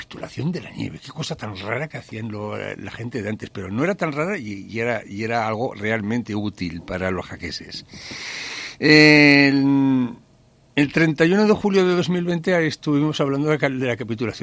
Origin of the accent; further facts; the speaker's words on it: Jaca, Aragon, Spain; cuando era crío, que aquí en Jaca había dos fábricas de hielo